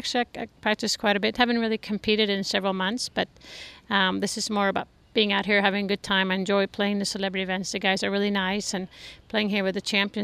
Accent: Sweden; English is a second language; growing up in Sweden as a little girl

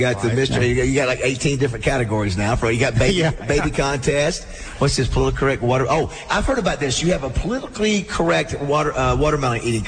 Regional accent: Florida, United States; I'm from Florida, I don't know anything about music, really

